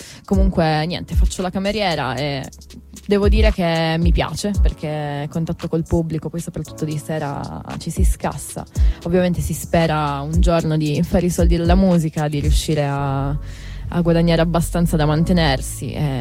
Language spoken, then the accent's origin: Italian; Turin, Piedmont, Italy; io vengo da Lingotto, il quartiere comunque di periferia vicino alla stazione, e sono nata e cresciuta lì